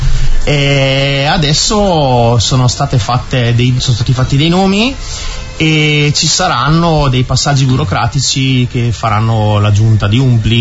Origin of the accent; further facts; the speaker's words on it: Brescia, Lombardy, Italy; io se posso dire, sono un bresciano atipico